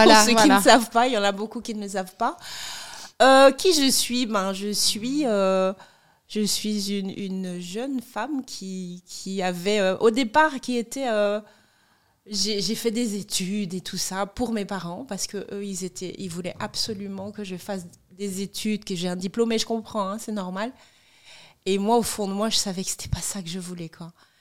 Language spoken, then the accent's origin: French; Kinshasa, DR Congo; Je suis congolaise.